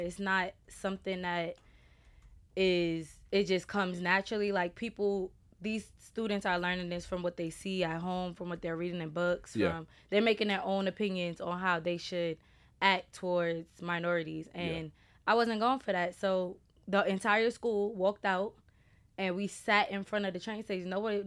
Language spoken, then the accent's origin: English; Brooklyn, New York, United States; I am from Brooklyn, New York.